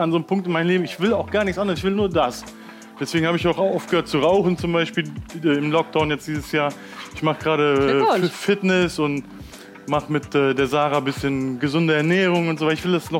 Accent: Cologne, North Rhine-Westphalia, Germany; Ich bin Kölsche Jung, das war nicht genau meine Hood, meine war ja Köln-Kalk.

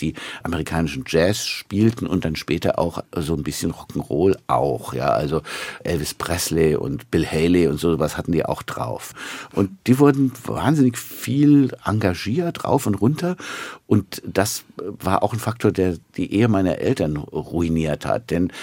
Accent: Mainz, Rhineland-Palatinate, Germany; Also als Mainzer Kind kommt man um die Fasnacht nicht herum.

